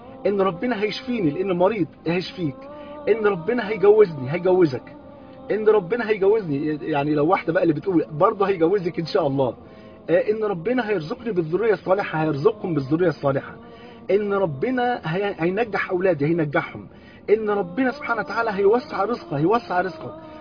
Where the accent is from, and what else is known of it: Egypt